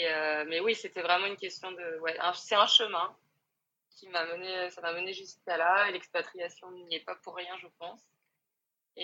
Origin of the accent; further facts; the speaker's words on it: France; now in Seattle, United States; Oui, on est français tous les deux. On a bougé il y a un an, à peu près